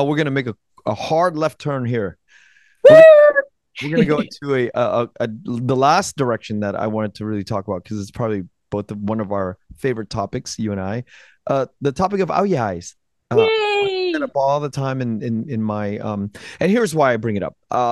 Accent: United States; born there; I am an American. I was born in America

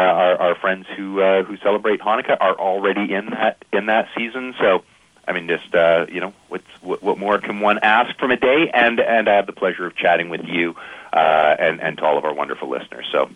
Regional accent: Canada; I'm Canadian. I know about Thanksgiving and American Thanksgiving.

